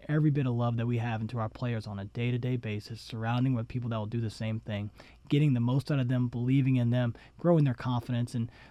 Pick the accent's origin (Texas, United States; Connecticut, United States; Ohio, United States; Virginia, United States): Virginia, United States; New Kent; so we grew up outside of New Kent, Virginia, a small country town where it's a great place to raise a family.